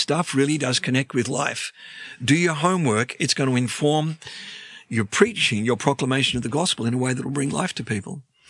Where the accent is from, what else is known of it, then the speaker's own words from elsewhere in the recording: Melbourne, Victoria, Australia; I grew up in Melbourne. When I say the word Melbourne, it's not just a single word.